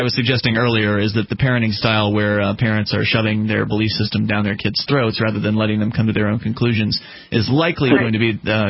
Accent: Florida, United States; It took me a while to get over the idea of the fact that it'd be cold, considering I was born and raised in Florida.

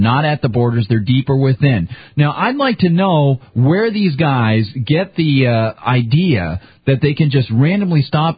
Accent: New Hampshire, United States; whether you're in the Live Free or Die state, my home state, New Hampshire, or anywhere in the United States or the world

